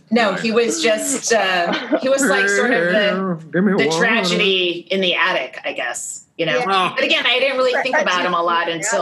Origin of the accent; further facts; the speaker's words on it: California, United States; when we grew up in California. It felt like a thing that was very, very far away.